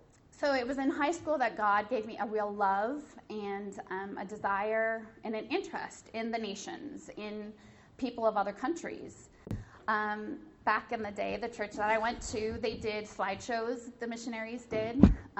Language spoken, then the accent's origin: English; Minnesota, United States; I grew up in a Christian family in a home. I grew up here in Minnesota, even though now, I mean, yes, it's my home, but it's not my home.